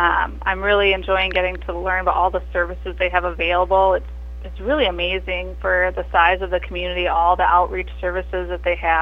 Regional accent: Tyler, Minnesota, United States; Yeah, so I grew up in Tyler, Minnesota, so I was an RTR graduate.

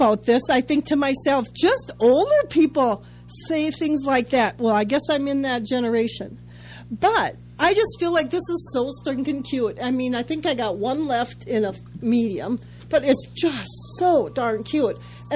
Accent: Minnesota, United States; And we're from Minnesota.

